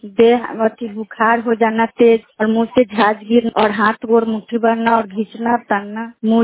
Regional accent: Patahi, Bihar, India; पताही पंचायत की।

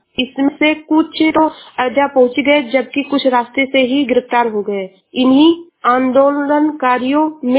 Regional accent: Shravasti, Uttar Pradesh, India; मैं जिला श्रावस्ती से हूँ।

